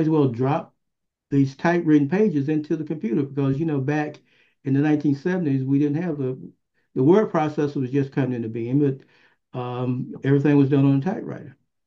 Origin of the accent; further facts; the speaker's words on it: Macon, Georgia, United States; moved away; I've always had this love and passion for my hometown. I didn't really want to leave town, but I just couldn't make any money. And so I left, went back to school, and but Macon never left my heart.